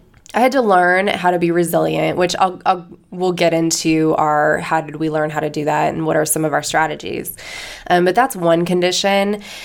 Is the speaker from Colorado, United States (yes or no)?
yes; Colorado, United States; moved away as an adult; I was like, I can't live in Kansas anymore, because I grew up in Colorado, and I went to Kansas for a year, and I was done.